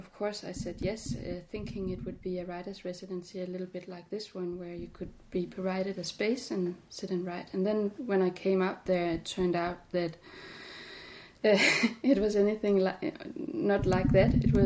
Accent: Copenhagen, Capital Region of Denmark, Denmark; I'm from Denmark. I live in Copenhagen

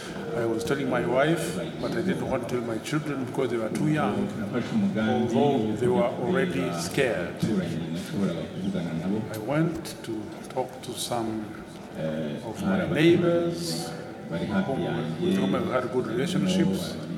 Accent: Rwanda; I was born in Miboy, just down here in the village called Rezamenyo.

